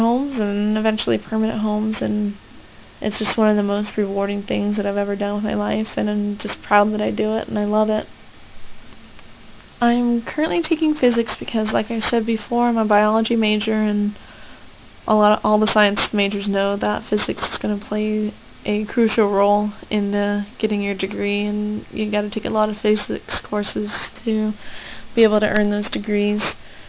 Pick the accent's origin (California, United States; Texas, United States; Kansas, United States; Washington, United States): California, United States; San Diego; also born or lived in Coronado, United States / Hawaii, United States; I'm from San Diego. I was pretty much born and raised here. I was actually born in Coronado on July the 18th of 85, so I just turned 21.